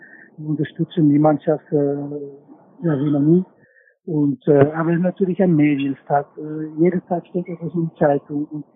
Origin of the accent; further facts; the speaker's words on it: Netherlands; ich bin natürlich aufgewachsen bei Ajax und mit ganz viel Druck und wie eigentlich alle in Holland.